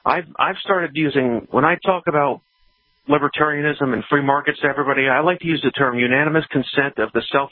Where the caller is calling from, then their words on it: Connecticut, United States; I'm calling from Connecticut.